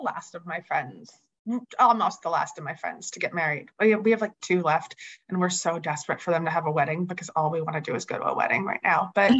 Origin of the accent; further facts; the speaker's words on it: Pennsylvania, United States; I grew up in the Philly suburbs in Bucks County, and then I went to UPenn for college, and now I'm back here living in Center City with my family.